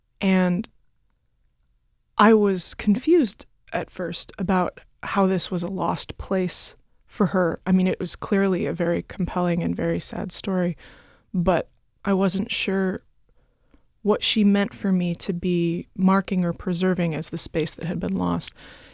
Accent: East Coast, United States; I mean, I am from the East Coast, and I'm used to dense cities

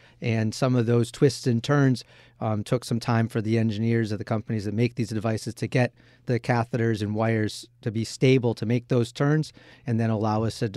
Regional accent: Chicago, Illinois, United States; So I'm a Midwesterner. I grew up in Chicago.

